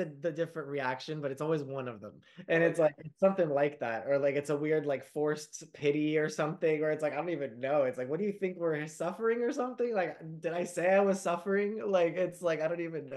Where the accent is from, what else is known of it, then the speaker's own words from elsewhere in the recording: Washington, United States; So I was born in Washington State. Oh, shit. Out west. And that's actually where I grew up for most of my childhood.